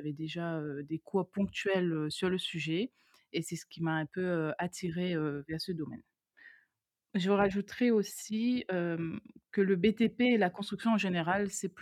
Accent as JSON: {"language": "French", "country": "Réunion", "said": "je suis rayonnaise, je pense qu'on doit l'entendre à mon accent. Donc, je préviens d'avance, tous les R, je ne les prononce pas. Donc"}